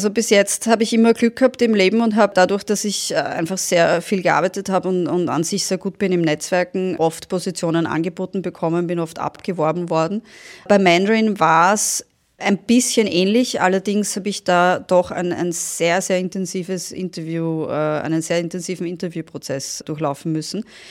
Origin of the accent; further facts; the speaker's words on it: Vienna, Austria; Ich bin ursprünglich aus Wien, habe aber 16 Jahre lang im Ausland gearbeitet und gelebt und bin jetzt seit 2 Jahren wieder zurück in Wien